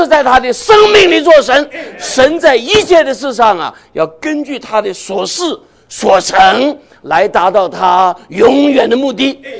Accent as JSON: {"language": "Chinese", "country": "China", "said": "我们中国人讲窍门，说这个人呢有窍。"}